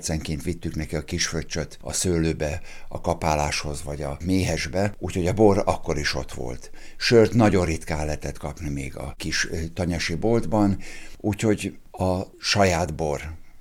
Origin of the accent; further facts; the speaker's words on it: Budapest, Hungary; A Ferencváros szélén nőttem fel, ahol a bérházakban élő szakmunkás polgári rétegnek a karácsonyi hagyományai sorjáztak évről évre.